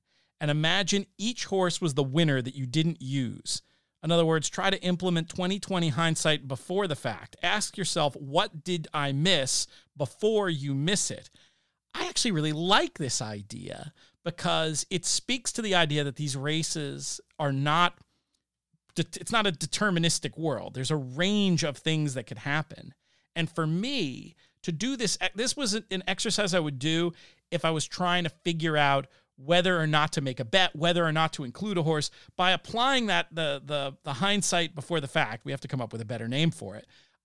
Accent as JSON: {"language": "English", "town": "New York City", "region": "New York", "country": "United States", "said": "in some ways as a New Yorker, it feels silly to go to Vegas and eat at a place you can go in New York"}